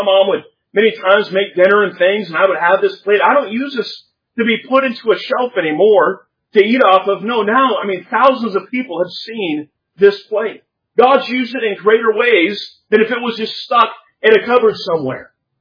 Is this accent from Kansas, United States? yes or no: yes; Kansas, United States; born there